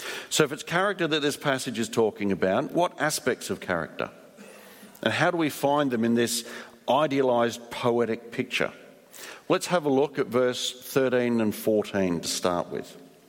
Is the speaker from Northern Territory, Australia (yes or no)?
yes; Darwin, Northern Territory, Australia; I grew up in Darwin.